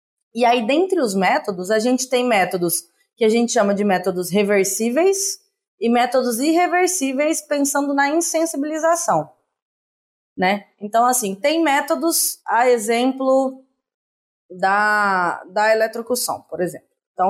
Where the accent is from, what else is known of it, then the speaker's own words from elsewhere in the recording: Minas Gerais, Brazil; Eu sou do interior de Minas Gerais, entendeu? Eu cresci, né, com essa experiência de churrasco de fim de ano